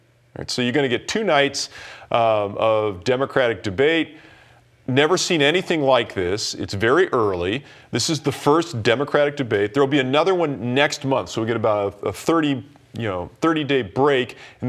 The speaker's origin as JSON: {"language": "English", "region": "Texas", "country": "United States", "said": "I'm from Texas, so what do I care?"}